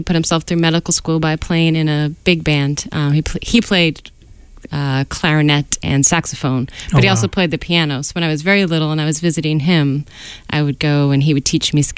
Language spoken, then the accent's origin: English; Reading, Massachusetts, United States; I grew up in Reading, Mass.